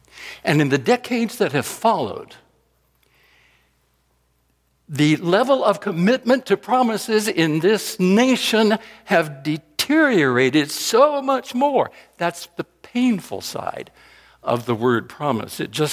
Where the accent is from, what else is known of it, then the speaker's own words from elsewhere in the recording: Rockingham, North Carolina, United States; That's the way it was where I grew up in Rockingham, North Carolina.